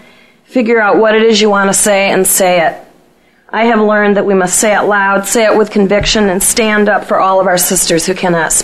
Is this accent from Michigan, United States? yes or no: yes; Mount Pleasant, Michigan, United States; I'm from Mount Pleasant, Michigan. I'm an activist.